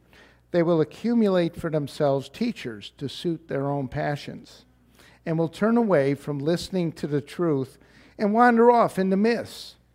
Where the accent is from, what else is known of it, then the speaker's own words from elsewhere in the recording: Chicago, Illinois, United States; now in Sydney, Australia; my brothers and I are from Chicago.